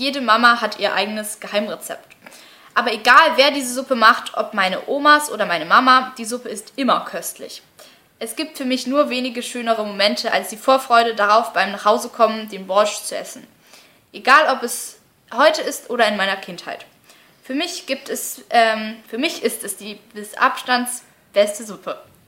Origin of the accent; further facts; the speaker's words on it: Belarus; now in Germany; wobei ich mich dennoch als Weißrusse fühle, da es meine Heimat ist. Die Integration ist mir durch Schule, Sport und Freunde sehr leicht gefallen